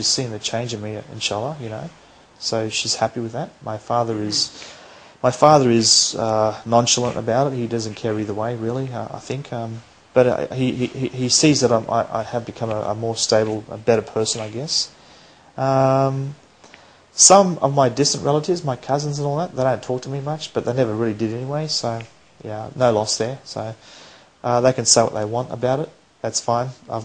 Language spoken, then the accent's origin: English; Australia; in the Australian values that I understand, growing up as an Australian, mateship, yes, we have that in Islam